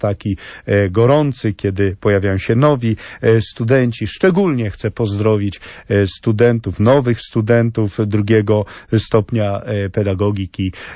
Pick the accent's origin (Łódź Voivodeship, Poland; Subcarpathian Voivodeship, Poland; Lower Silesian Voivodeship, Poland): Lower Silesian Voivodeship, Poland; Roztocznik; mojej wsi rodzinnej Roztocznika na Dolnym Śląsku